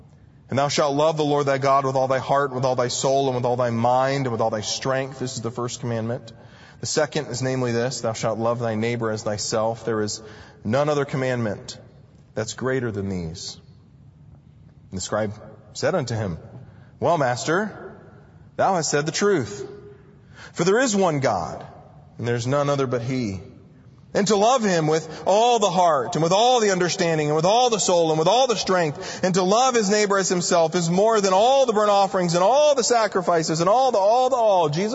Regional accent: Clemson, South Carolina, United States; also born or lived in Anderson; I was born in Clemson, so I'm a Clemson Tiger fan. Born in Anderson, raised in the Clemson-Anderson area.

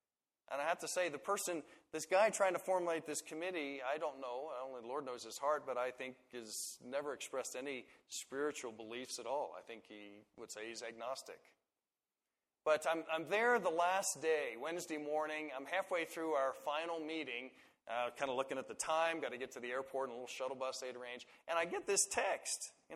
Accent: Colorado, United States; You know, I'll show my name tag. I'm from Colorado.

